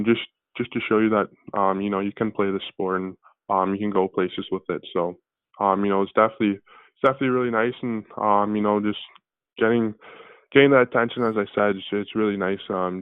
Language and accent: English; Newmarket, Ontario, Canada; I've been lucky enough in my young hockey career and, just growing up in Newmarket and, and all my friends.